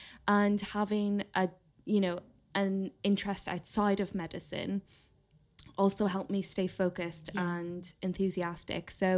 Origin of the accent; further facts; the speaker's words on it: Ireland; So I grew up in Ireland and I did the equivalent of the A-levels.